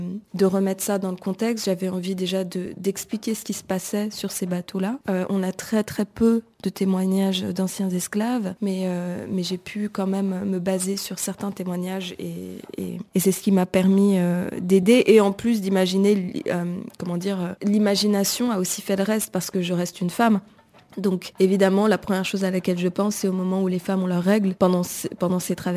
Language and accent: French; Benin; moi, je suis béninoise et j'ai envie d'avoir la preuve.